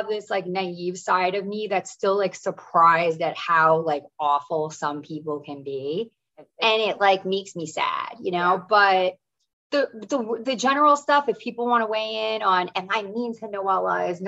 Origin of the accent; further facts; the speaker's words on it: East Coast, United States; I'm from the East Coast. We serve each other up.